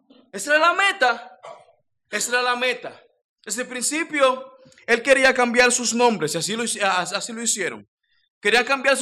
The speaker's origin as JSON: {"language": "Spanish", "country": "Dominican Republic", "lives_now": "Mexico", "said": "Ya ven que yo no hablo como dominicano, ya hablo como mexicano, échale ganas."}